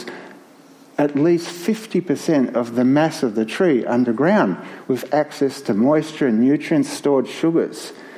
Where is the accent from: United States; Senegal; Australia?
Australia; Myrtleford, Victoria; in my childhood growing up in Myrtleford